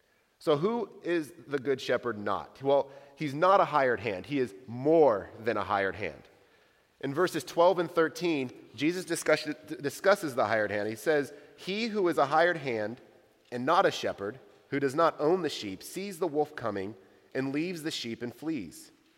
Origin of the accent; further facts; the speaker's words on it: Powell, Ohio, United States; because I'm a white Westerner, I'm from Powell, Ohio, I knew zero shepherds.